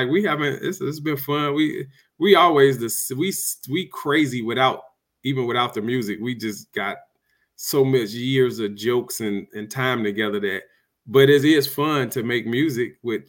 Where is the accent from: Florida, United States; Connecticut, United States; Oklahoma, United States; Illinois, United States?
Illinois, United States; Chicago; Because you know, we come from Chicago